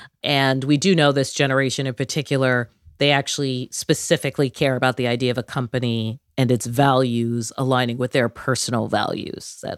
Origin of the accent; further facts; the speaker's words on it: Boston, Massachusetts, United States; from Boston